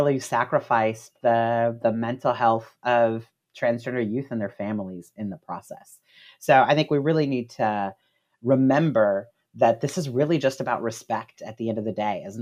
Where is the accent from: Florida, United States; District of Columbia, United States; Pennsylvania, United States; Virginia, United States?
Florida, United States; Miami; You know, I'm from Florida myself. I'm from Miami, and my family is Cuban American. So we're part of that, you know, lineage of people immigrating from Latin America that you mentioned.